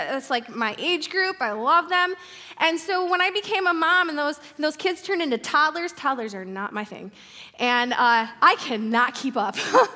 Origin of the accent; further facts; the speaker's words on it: Michigan, United States; I was awestruck when I had the opportunity to drive from my hometown near Detroit, Michigan to Anchorage, Alaska.